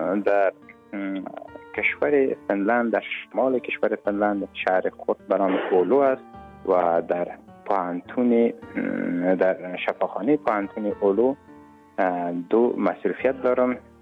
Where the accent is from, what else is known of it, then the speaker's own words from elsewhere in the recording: Kabul, Afghanistan; born there; moved away; زادگاه من کابل است